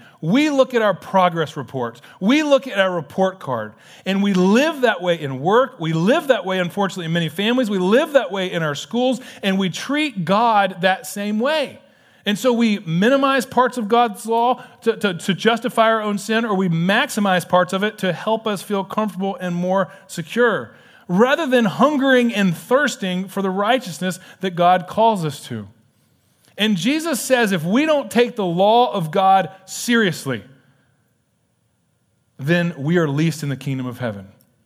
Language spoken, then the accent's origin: English; Tennessee, United States; I loved it. I'm from East Tennessee, so I guess that's why.